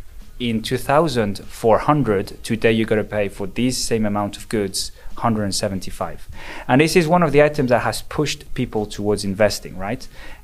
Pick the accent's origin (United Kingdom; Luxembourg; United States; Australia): Luxembourg; also born or lived in Spain; So I am both Spanish and Luxembourgish. I grew up in Luxembourg and studied abroad in Spain, France, and London.